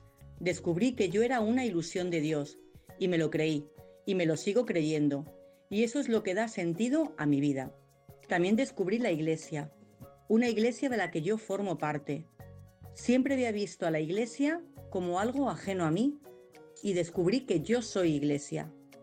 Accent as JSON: {"language": "Spanish", "town": "Talavera de la Reina", "region": "Castilla-La Mancha", "country": "Spain", "said": "soy de Talavera de la Reina, pertenezco a la diócesis de Toledo, tengo 53 años, estoy casada con Carlos y soy comerciante por tradición familiar. Pertenezco al movimiento de cursillos de cristiandad desde hace 30 años."}